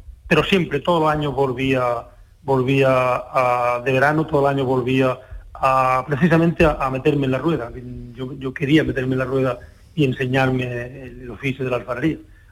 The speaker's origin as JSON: {"language": "Spanish", "town": "La Rambla", "region": "Andalusia", "country": "Spain", "tie": "born or raised there", "said": "A mí el relevo me lo da mi pueblo, a mí el relevo me lo da la Rambla. La Rambla en sí... bueno, aquí hay un núcleo muy importante de alfarería y es donde mamamos todo desde chiquitos, sobre todo en aquellos tiempos donde yo me criaba"}